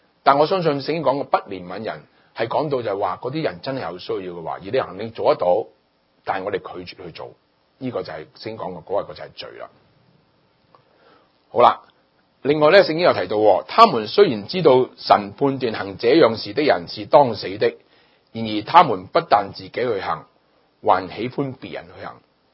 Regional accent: China; 就好似我哋中国人。我哋中國人有個拜神嘅觀念

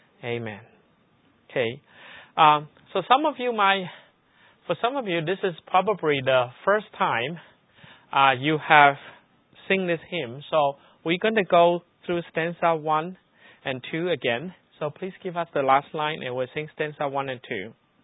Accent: China; English is a second language; I labeled myself a diehard atheist because I grew up in China. I grew up with atheist education.

